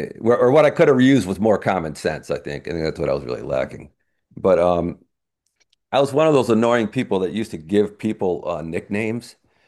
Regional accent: Auburn, New York, United States; I grew up in Auburn, New York, 30,000 person town. It's Irish Catholic, or at least a Catholic stronghold.

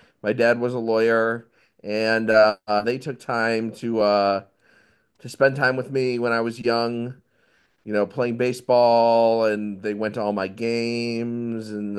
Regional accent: Eden, New York, United States; also born or lived in Buffalo; I was born in the Elmwood Village. So I say I'm from Buffalo, even though I moved out to Eden when I was about 9 months old. And that's where I currently reside.

